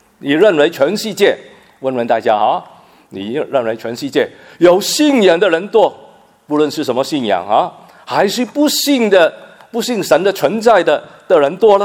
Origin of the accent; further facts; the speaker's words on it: Hong Kong; moved away; 每一次呢回香港啊旅游的时候呢，我差不多我都必定呢要去中国看一看啊，我们说是寻根啊，因为我呢在香港长大啊